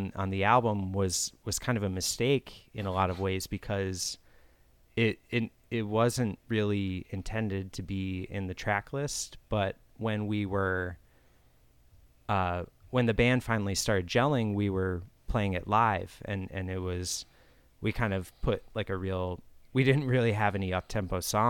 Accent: Cambridge, New York, United States; my hometown where I grew up, called, it's Cambridge, New York, which is right by, it's kind of on the border of New York and Vermont.

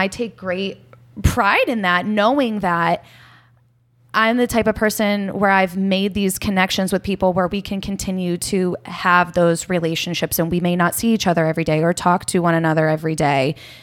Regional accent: Youngstown, Ohio, United States; now in Lakewood, United States; The Youngstown area.

